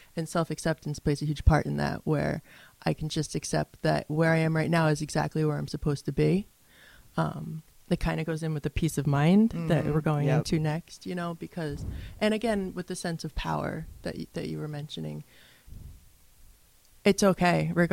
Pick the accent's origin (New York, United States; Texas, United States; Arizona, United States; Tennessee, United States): New York, United States; Saugerties; For me, I grew up locally. I grew up in Saugerties, and my use progressed really fast.